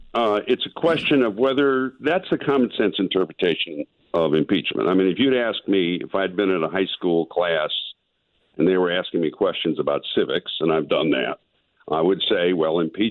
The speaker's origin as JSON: {"language": "English", "country": "United States", "said": "I mean, I'm an American citizen."}